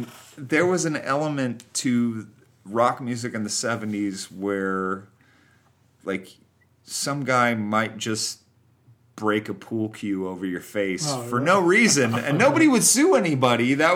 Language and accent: English; Cincinnati, Ohio, United States; I grew up in suburban Ohio. I grew up in Cincinnati.